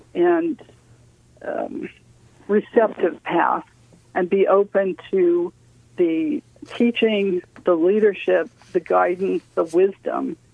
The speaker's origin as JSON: {"language": "English", "country": "United States", "said": "I'm very heartened by that as an American"}